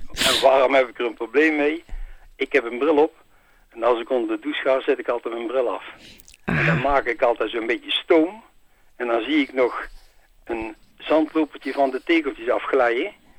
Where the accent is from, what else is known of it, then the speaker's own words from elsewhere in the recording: Oosterhout, North Brabant, Netherlands; ik kom uit het Brabantse Oosterhout.